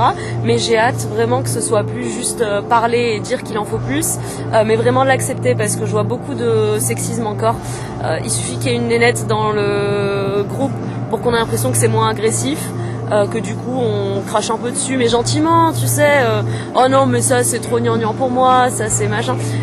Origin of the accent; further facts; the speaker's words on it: Morocco; j'ai grandi au Maroc, ils savent pas là-bas